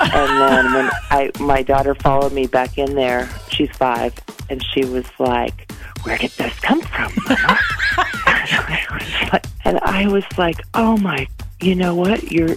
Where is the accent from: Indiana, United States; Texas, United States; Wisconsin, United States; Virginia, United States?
Wisconsin, United States; Sauk City; I'm from Sauk City